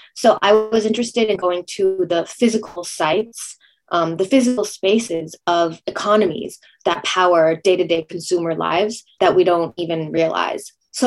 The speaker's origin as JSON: {"language": "English", "country": "United States", "tie": "born or raised there", "said": "as a Chinese American born and raised in the States"}